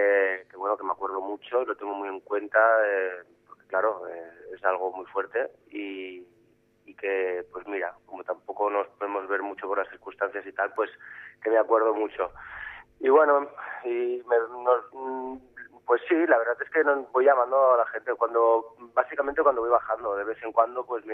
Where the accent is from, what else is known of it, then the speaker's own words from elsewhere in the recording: Sitges, Catalonia, Spain; és el meu poble, a més, és l'equip del meu poble